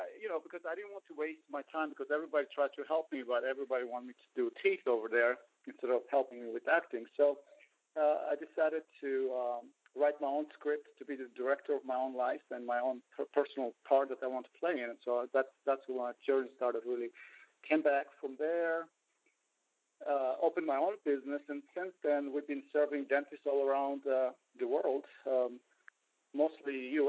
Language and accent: English; Israel; moved away as an adult; now in United States; I'm from Israel. I came to U.S. at age 22 with $300 in my pocket.